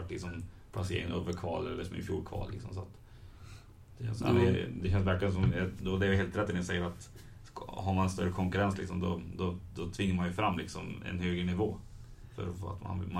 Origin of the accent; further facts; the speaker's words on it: Hagfors, Värmland, Sweden; Jag kommer från Hagfors då.